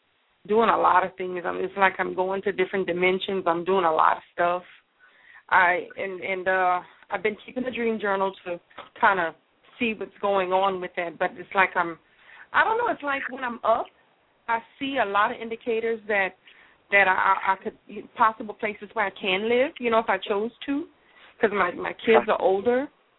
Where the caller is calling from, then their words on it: Louisiana, United States; I'm calling from Louisiana.